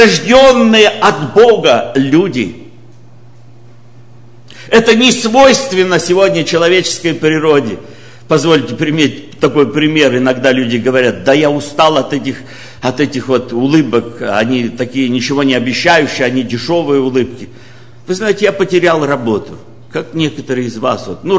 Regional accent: Ukraine; ну я же украинец.

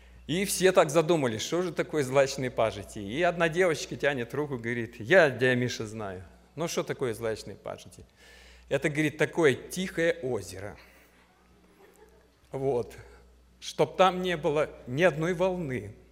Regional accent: Saint Petersburg, Russia; also born or lived in Moldova / Estonia; now in Chicago, United States; я из Чикаго, живу в Чикаго 26 лет, родился в Ленинграде. Детство прошло там, потом 6 лет в Молдавии жил, в Эстонии 8 и...

